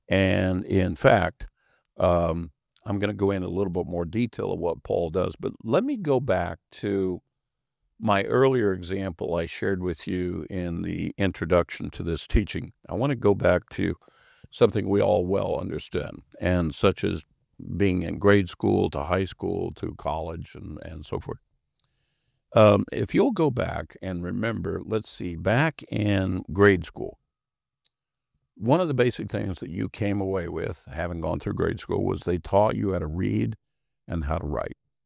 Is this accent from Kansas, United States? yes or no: yes; Kansas, United States; I grew up in Kansas, out in the plains